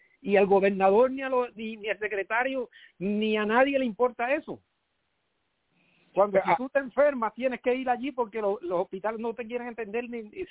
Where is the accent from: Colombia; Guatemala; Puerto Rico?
Puerto Rico; moved away as an adult; Cuando yo salí en el 92 de Puerto Rico para acá, salí por unas situaciones familiares